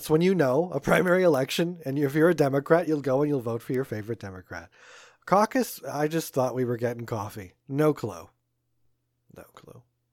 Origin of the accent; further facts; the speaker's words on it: East Coast, United States; I'm from the East Coast with primaries